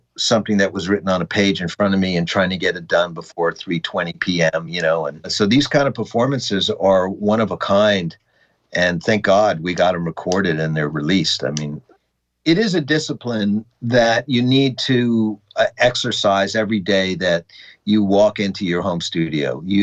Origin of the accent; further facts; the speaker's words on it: Long Island, New York, United States; I loved growing up on Long Island.